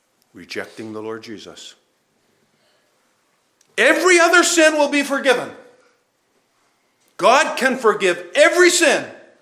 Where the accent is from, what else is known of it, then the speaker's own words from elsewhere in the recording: Boston, Massachusetts, United States; now in Canada; I grew up in Boston and you got another kind of life because you grew up here in Canada and PEI